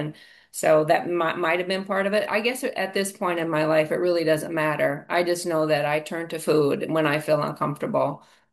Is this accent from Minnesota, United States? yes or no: yes; Minnesota, United States; There was a lot of craziness in the household where I grew up in Minnesota.